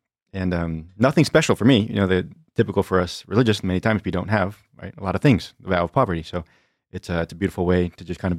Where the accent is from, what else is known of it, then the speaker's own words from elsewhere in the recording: Virginia, United States; And so I grew up in Virginia, as you mentioned at the beginning, and had a Catholic education all throughout my life.